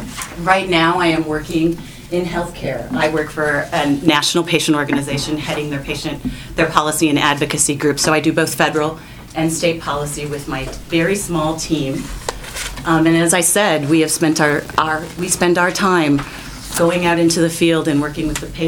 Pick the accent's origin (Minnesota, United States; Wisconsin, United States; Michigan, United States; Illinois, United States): Minnesota, United States; Winona; I grew up in Winona. I am the second of five children raised by a single mom.